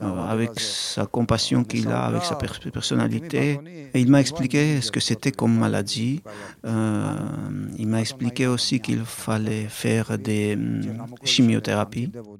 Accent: Georgia; French is a second language; je viens de Géorgie.

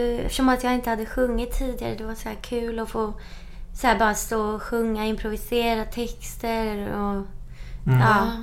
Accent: Sweden; som svensk har man ju ändå lite av det här.

